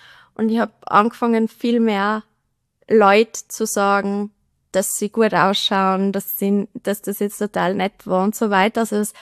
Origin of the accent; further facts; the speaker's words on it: Obergurgl, Tyrol, Austria; Also, ich bin in Obergurgl aufgewachsen und wir haben wirklich vom Wohnzimmer aus den Gletscher gesehen, wie das weniger geworden ist.